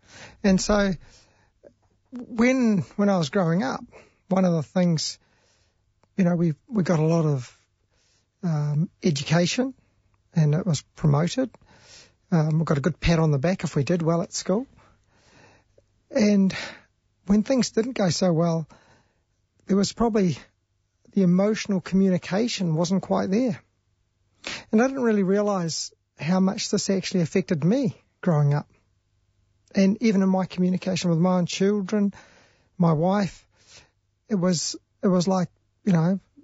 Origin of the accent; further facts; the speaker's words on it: Wellington, New Zealand; I was born in Wellington Hospital and spent the first 50 years of my life in Wellington. So I went to school at Berrenpore School, South Wellington Intermediate, and attended Wellington College, went to Victoria University before I went down to Otago to do medicine.